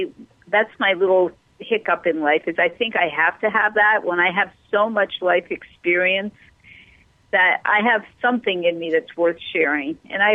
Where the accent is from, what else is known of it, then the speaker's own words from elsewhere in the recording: Pennsylvania, United States; I grew up there, but I'm in California. I live in California, but I grew up in Pennsylvania, so I miss all those beautiful parks and the countryside, the Amish.